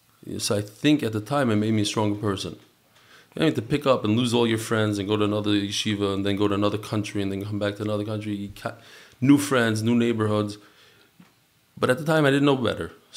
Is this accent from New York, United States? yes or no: yes; New York, United States; also born or lived in Lakewood; I grew up in New York. I was born in Lakewood. I went to a lot of different yeshivas and chadarim.